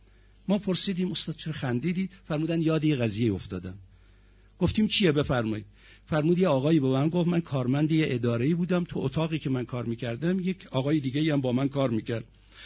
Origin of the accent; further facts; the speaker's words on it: Tehran, Tehran Province, Iran; به من و شمایی که توی تهران بزرگ شدیم